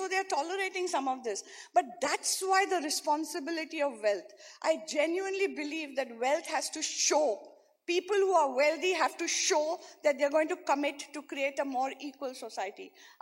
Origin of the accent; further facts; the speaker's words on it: Mumbai, Maharashtra, India; even growing up in Bombay